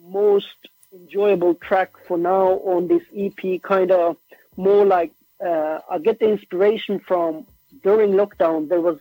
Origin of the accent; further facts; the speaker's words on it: Norway; first language Norwegian; English is a second language; when I was at home, I'm always speaking Urdu and Punjabi, but when I'm outside, you know, my first language is actually Norwegian.